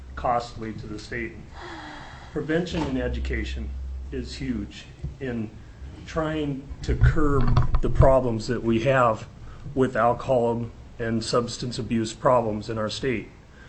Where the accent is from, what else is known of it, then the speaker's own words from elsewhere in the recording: Ketchikan, Alaska, United States; I'm from Ketchikan. I was recently elected to the school board there.